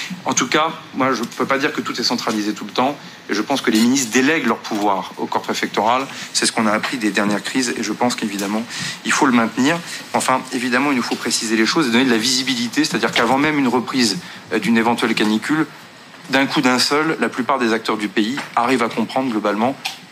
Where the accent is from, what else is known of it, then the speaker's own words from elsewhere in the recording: Normandy, France; comme on dit chez moi en Normandie